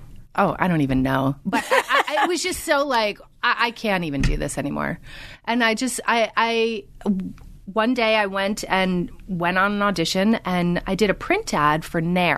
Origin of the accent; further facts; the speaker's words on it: West Springfield, Massachusetts, United States; A small town called West Springfield.